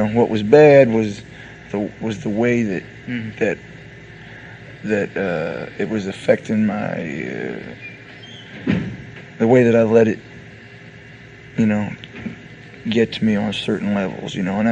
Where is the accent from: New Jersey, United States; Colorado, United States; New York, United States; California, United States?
New Jersey, United States; We're from New Jersey, you know?